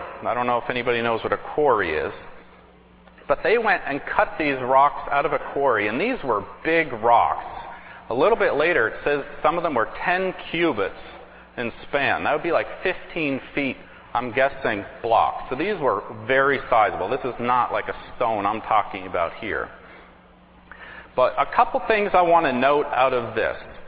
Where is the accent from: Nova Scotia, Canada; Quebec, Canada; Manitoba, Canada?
Nova Scotia, Canada; where I grew up in Nova Scotia, I used to spend hours over at my friend